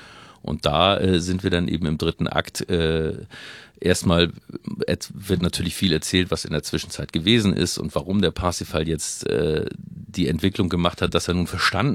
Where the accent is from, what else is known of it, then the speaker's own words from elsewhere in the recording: Hamburg, Germany; Ja, ich bin in Hamburg geboren und bin dort aufgewachsen